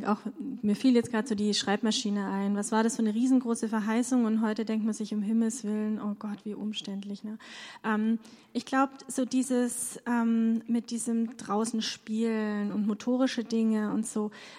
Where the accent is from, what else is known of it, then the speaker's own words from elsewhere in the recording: Stuttgart, Baden-Württemberg, Germany; Ich komme aus Stuttgart, das hört man wahrscheinlich